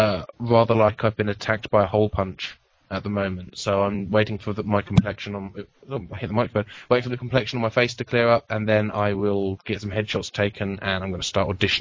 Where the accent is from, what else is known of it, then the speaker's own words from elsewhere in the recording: Luton, East of England, United Kingdom; now in Los Angeles, United States; I'm certainly going to be contacting like my, you know, local bookstores in Los Angeles and in my hometown of Luton